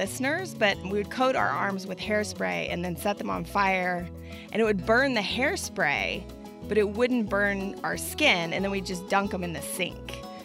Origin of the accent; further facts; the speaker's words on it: Austin, Texas, United States; I grew up in Austin in a relatively urban environment, a very Texas culture environment.